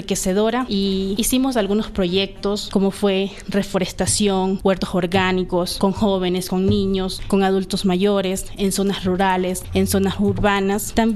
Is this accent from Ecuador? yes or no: yes; Esmeraldas, Ecuador; soy de Esmeraldas.